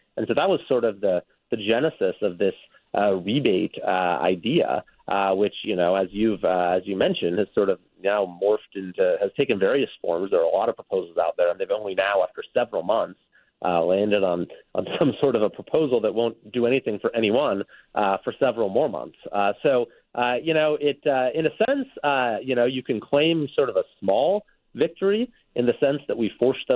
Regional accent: California, United States; You know, you sacrifice the most as a Californian, and you get the least in return

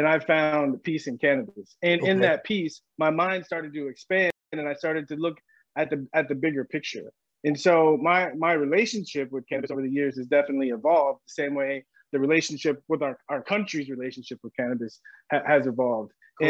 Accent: San Diego, California, United States; And I grew up in San Diego, so it was around.

